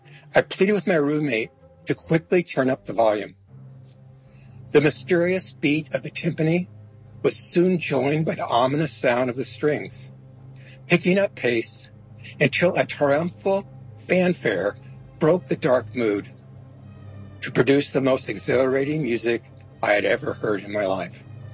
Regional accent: Davis, California, United States; from Davis, California, and this is my classical story.

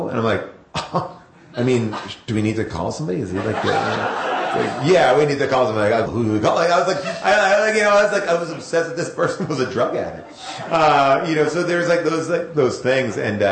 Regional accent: New York, United States; now in Los Angeles, United States; I'm from Long Island. I grew up a Knicks fan.

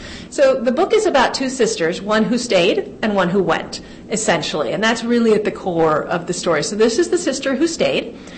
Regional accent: Texas, United States; also born or lived in Kansas; And I grew up, I was born in Texas, although I went to high school in Kansas. And my parents lived in Texas when I was young, and I grew up going back and forth to Pittsburgh and Frontenac to see my family.

